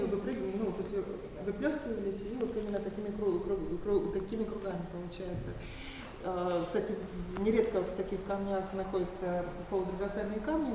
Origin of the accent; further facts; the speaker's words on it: Ural, Russia; я вообще с Урала, я знаю отлично, что это за камни.